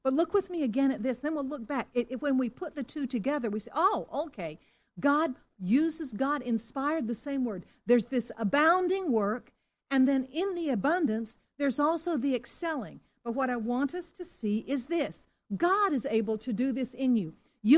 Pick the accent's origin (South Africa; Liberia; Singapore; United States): Singapore; I remember as a child growing up in Singapore, because of the British influence, we played croquet as well.